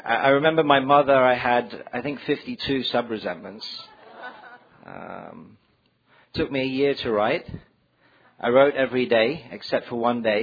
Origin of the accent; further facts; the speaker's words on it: Hong Kong; born there; also born or lived in England; And I was born in Hong Kong. I'm French, educated in England. And I got sober in Los Angeles.